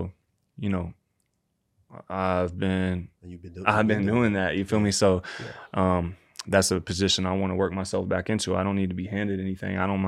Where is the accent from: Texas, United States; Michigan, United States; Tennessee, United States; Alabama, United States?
Tennessee, United States; Nashville; my mandatory against Vincent back in my hometown in Nashville at the Bridgestone Arena.